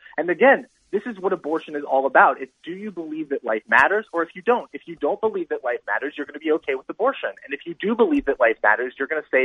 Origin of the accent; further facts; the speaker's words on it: Portland, Oregon, United States; I'm from Portland, Oregon.